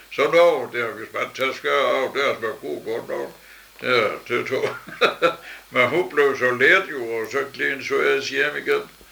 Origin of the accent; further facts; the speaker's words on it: Odense, Region of Southern Denmark, Denmark; born there; og jeg er født i Odense. Og i 1910, eller 37. Og født i Fru Kirk, og jeg har boet i Vindegade.